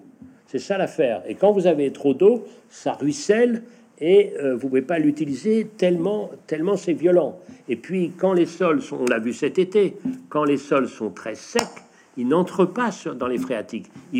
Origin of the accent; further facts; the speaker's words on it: Brittany, France; Des marées qui, chez nous, en Bretagne Nord, sont très fortes